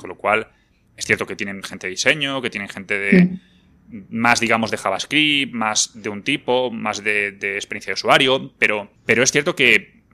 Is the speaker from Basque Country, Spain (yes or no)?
no; Madrid, Community of Madrid, Spain; yo soy de Madrid, yo vivo aquí en Madrid, en España